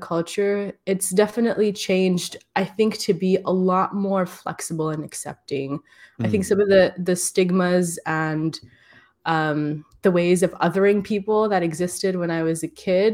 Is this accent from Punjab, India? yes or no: no; Hyderabad, Telangana, India; I'm from Hyderabad and there's like no trees anymore. Like, it's so dense and it's so crowded. I'm from Old City. So that's the heart of, you know, the city, and it's very crowded.